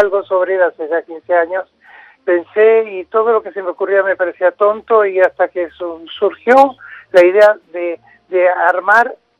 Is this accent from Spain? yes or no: no; Argentina; lo hice en mi país, en Ushuaia, y ahora estoy recorriendo nuevamente mi país, que lo amo profundamente, ¿verdad? Y que me permite el encontrarme nuevamente con mis raíces